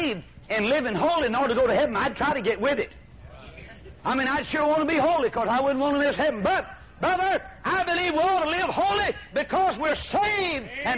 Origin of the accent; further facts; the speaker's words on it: United States; I'm an American. I'm a Christian. I'm a Bible believer.